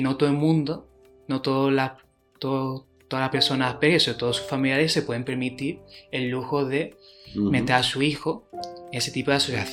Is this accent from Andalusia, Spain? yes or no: yes; Jerez de la Frontera, Andalusia, Spain; Que como soy de Jerez, pues estudiaría el ejemplo jerezano.